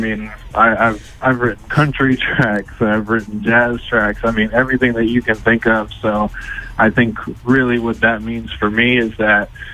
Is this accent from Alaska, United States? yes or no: no; Washington, District of Columbia, United States; now in Indianapolis, United States; people back in my hometown in D.C. and people here in Indianapolis.